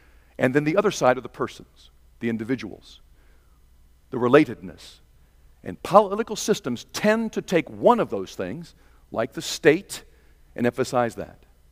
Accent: Taiwan; I grew up in Taiwan, where millions of Chinese had to run for their lives from mainland China under Mao's glorious revolution.

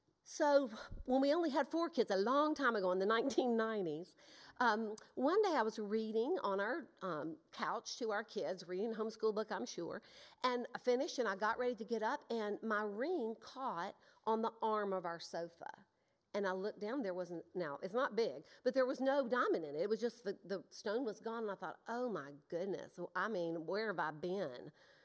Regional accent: Mississippi, United States; also born or lived in Newport News, Virginia; I was born in Newport News, Virginia. Does anybody know where that is? My mama was from there, and she went back home to have me. My family was living in Mississippi. So I'm mostly a lifelong Mississippian.

